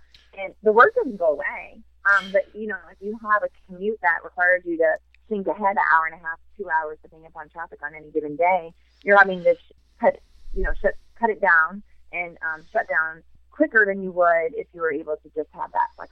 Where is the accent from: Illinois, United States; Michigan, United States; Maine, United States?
Maine, United States; You know, my home state is one of them, Maine.